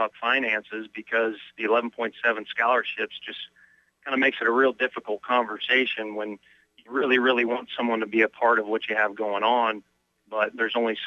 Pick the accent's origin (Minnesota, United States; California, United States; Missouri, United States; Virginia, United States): Missouri, United States; St. Louis; someone who was born and raised in St. Louis